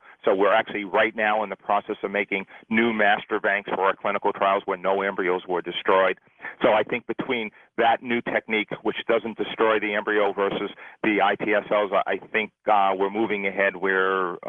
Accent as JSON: {"language": "English", "town": "Boston", "region": "Massachusetts", "country": "United States", "tie": "born there", "said": "I was born in Boston, actually."}